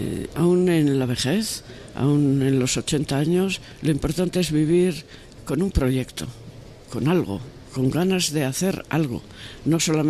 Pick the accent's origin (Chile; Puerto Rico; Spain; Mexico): Spain; San Sebastián, Basque Country; born there; now in Hondarribia, Spain; De San Sebastián, nacida en San Sebastián, y llevo 40 años viviendo en Hondarribi, que está justo, si yo miro por la ventana, lo que veo es el Estado francés. O sea, está en la frontera.